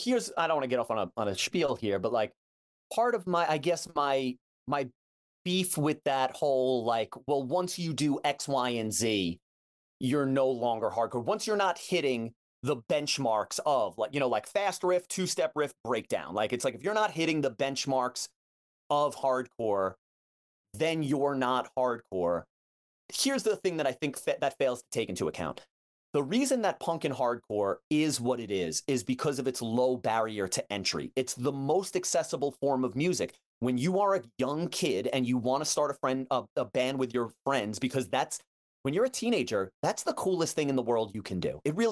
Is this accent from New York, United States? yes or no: yes; Long Island, New York, United States; and especially growing up on Long Island.